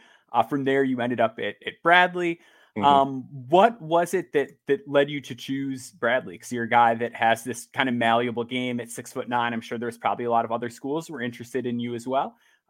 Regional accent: Netherlands; So growing up in the Netherlands, so I actually grew up in an area which has like a pretty big Dutch population

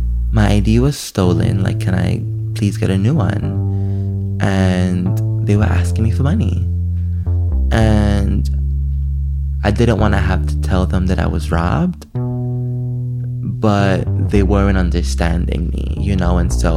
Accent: New York, United States; accent: New York; I have my New York accent.

